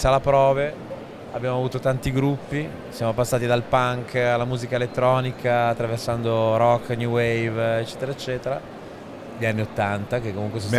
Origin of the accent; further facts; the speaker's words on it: Turin, Piedmont, Italy; now in Milan, Italy; io sono torinese ma vivo a Milano da una vita